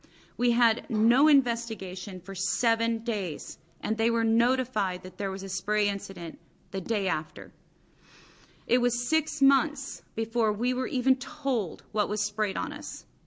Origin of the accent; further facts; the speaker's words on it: Roseburg, Oregon, United States; I am simply a logger's daughter, born and raised in Roseburg, Oregon.